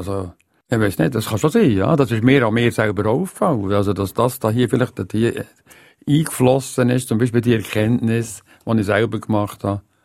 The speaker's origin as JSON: {"language": "German", "town": "Ostermundigen", "region": "Bern", "country": "Switzerland", "tie": "born or raised there", "said": "Wo ich herkomme? Ich bin zu Ostermundigen aufgewachsen."}